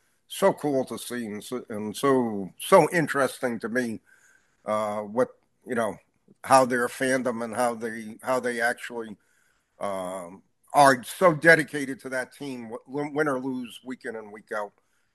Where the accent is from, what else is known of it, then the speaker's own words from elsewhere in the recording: Connecticut, United States; And my comments again, growing up in Connecticut and going to games in the old Schaefer Stadium in New England